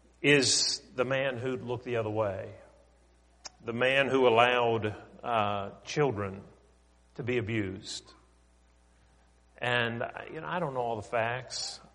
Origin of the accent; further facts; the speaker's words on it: Pennsylvania, United States; I grew up in the North and you know, living 25 miles from Pittsburgh.